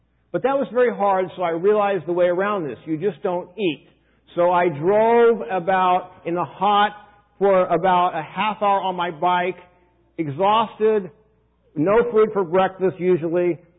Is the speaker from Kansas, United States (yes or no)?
yes; Kansas, United States; Now, I grew up in Kansas, and they had hot summers, maybe not as hot as this summer, but they had hot summers, and we didn't have air conditioning.